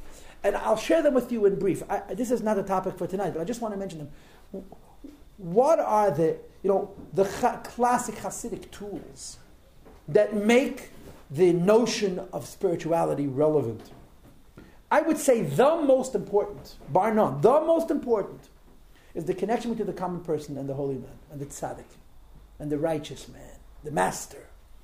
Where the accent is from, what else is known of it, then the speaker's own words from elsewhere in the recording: Crown Heights, New York, United States; I was born in Crown Heights. Okay, I spent almost all of my life in Crown Heights, and I'm functional.